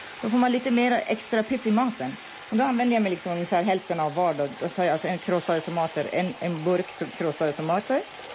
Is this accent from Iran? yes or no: yes; Iran; Och jag är faktiskt från södra Iran. Och då lever vi nära havet